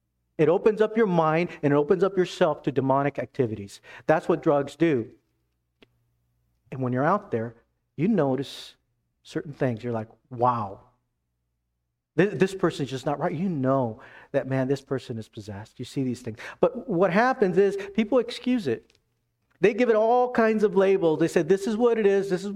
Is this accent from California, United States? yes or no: no; Texas, United States; I came from Texas, which was, it has changed, but it's conservative, different, just a different culture.